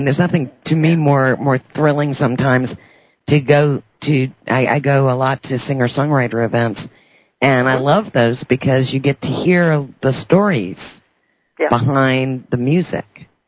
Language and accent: English; New Orleans, Louisiana, United States; now in Houston, United States; I grew up in New Orleans. My parents were born in Chicago, and I moved to Houston.